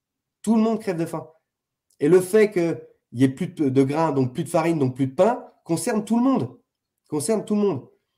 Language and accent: French; Ghana; Regarde ma tronche, je viens du Ghana